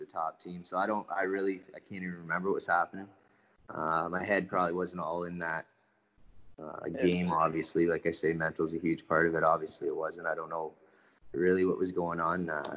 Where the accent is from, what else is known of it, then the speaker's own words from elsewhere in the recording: Dundas, Ontario, Canada; that Dundas Blues, where I dropped down to in Junior C, that was my hometown. That's where I was born kind of deal.